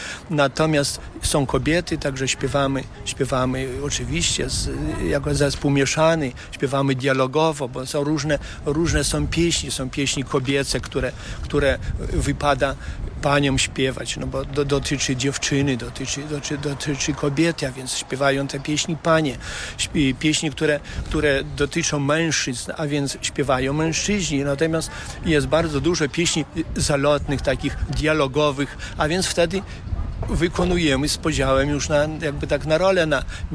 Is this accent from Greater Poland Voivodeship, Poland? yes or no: no; Podlaskie Voivodeship, Poland; Stąd jest to bogactwo kulturowe tutaj u nas na Suwalszczyźnie.